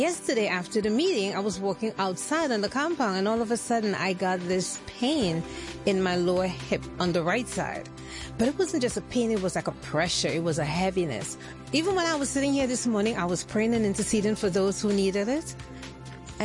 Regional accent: Brooklyn, New York, United States; I am from Brooklyn, New York.

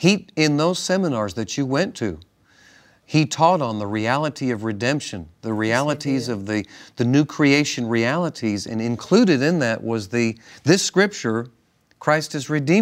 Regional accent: Cape Cod, Massachusetts, United States; also born or lived in New York; now in Texas, United States; I was born in New York, and I came from Cape Cod.

